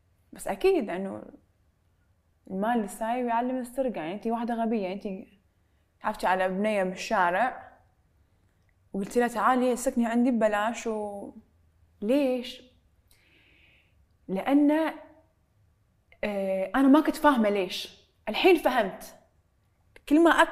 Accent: Kuwait; moved away; أنا اللي طلعت من الكويت بس أبي أسس حياتي وأسست لنفسي حياة خارج الكويت ما كنت أسوي هالحياة لو كنت قاعدة في الكويت

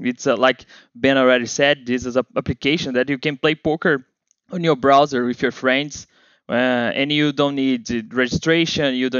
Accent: Rio de Janeiro, Brazil; accent: Brazilian; English is a second language; And I am here from Brazil, Rio de Janeiro.

